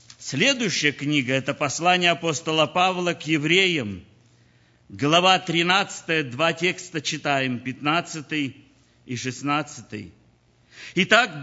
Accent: Ukraine; Я тоже украинец.

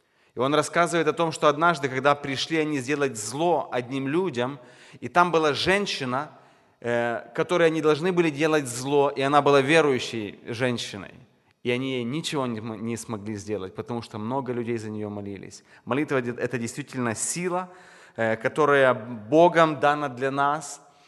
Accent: Rivne, Rivne Oblast, Ukraine; У нас на Украине сейчас, откуда я приехал, я сам из Украины, из города Ровно

